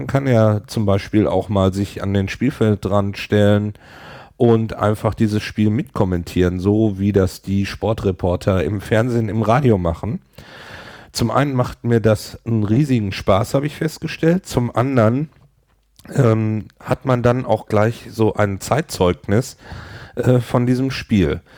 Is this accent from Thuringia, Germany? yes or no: no; Hamburg, Germany; ich komme aus Hamburg